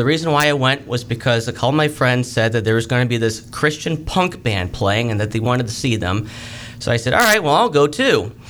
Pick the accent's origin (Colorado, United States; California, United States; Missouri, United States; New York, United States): Missouri, United States; St. Louis; as I mentioned, I grew up in St. Louis, so in 1999, Pope St. John Paul II said Mass at the TWA Dome